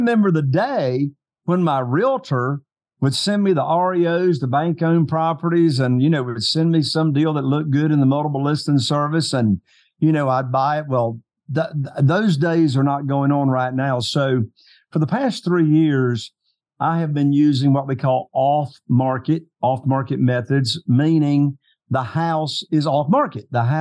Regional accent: North Carolina, United States; but yeah, I'm from Eastern North Carolina. As you said, I've been buying and selling houses here in a very, very small market.

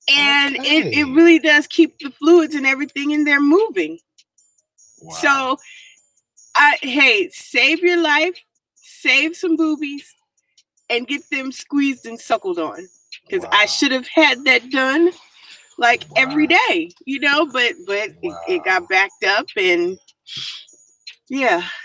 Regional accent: West Coast, United States; So I'm from the West Coast.

